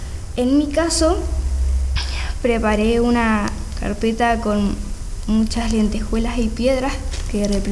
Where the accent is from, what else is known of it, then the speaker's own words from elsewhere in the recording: Corrientes, Argentina; yo soy de Corrientes y ahí se celebran mucho los corsos en enero y febrero